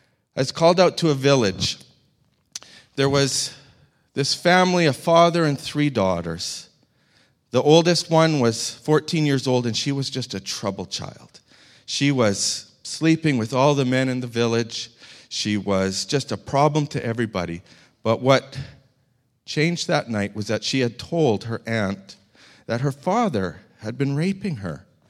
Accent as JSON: {"language": "English", "country": "Canada", "said": "I didn't correct him that I'm Canadian"}